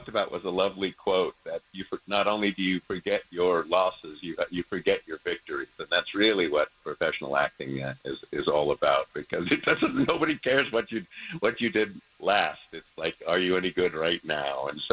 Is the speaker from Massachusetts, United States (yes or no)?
no; Palm Springs, California, United States; Oh, yeah, I used to caddy in the Hope. I grew up in Palm Springs as a kid.